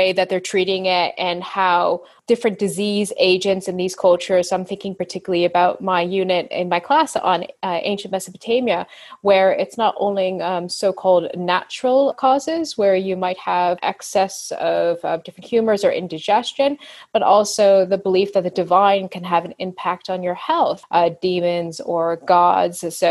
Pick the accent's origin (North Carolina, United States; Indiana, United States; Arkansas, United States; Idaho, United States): North Carolina, United States; also born or lived in Midwest / United Kingdom; I am from North Carolina, but I've traveled a lot, you know, spending time in the Midwest where I've now settled, but also time in the UK where I did my doctoral degree.